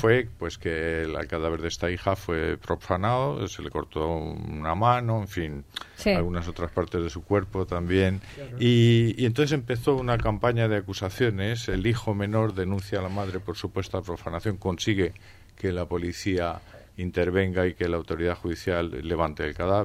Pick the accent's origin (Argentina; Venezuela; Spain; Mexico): Spain; Albacete, Castilla-La Mancha; Ella murió en Albacete, que es donde yo nací. Y de alguna manera, pues, he pensado después muchas veces que en el imaginario colectivo de los albacetenses de mi época...